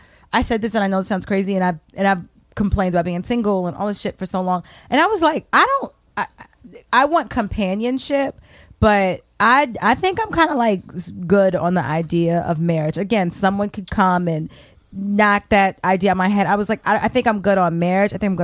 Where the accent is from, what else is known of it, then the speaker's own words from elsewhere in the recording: Baltimore, Maryland, United States; I'm from Baltimore. I'm a Baltimorean.